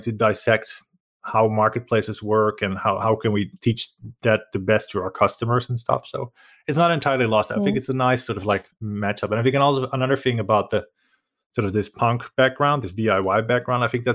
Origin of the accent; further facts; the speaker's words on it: Netherlands; English is a second language; moved away as an adult; now in Finland; So originally, I'm actually from the Netherlands, originally trained as an English teacher and cultural analyst, so like a liberal arts major. But I moved to Finland